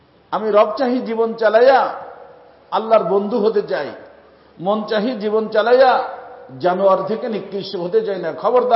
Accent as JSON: {"language": "Bangla", "town": "Faridpur", "region": "Dhaka Division", "country": "Bangladesh", "tie": "born or raised there", "said": "আমাদের ওই গ্রাম বাসা, আমার বাড়ি যে গ্রামে ফরিদপুরে"}